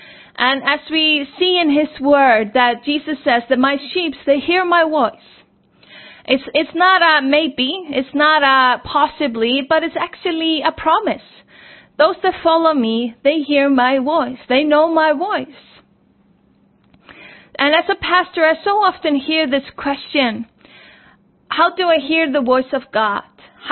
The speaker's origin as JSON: {"language": "English", "country": "Iceland", "said": "where I come from Iceland"}